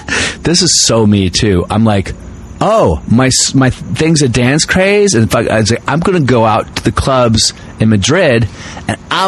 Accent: Ireland; So I'm Irish and I'm drunk and I don't have my glasses.

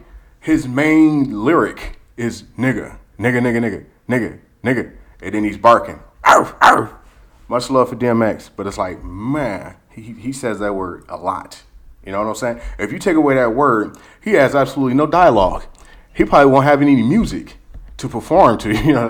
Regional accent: California, United States; I'm from the West Coast, from Cali

